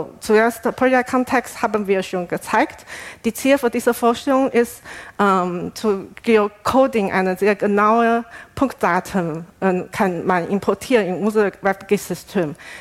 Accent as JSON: {"language": "German", "country": "Taiwan", "second_language": "German", "moved": "yes", "lives_now": "Germany", "said": "das ist mein chinesischer Name. Ursprünglich, ich komme aus Taiwan und habe schon seit 10 Jahren in Deutschland gewohnt."}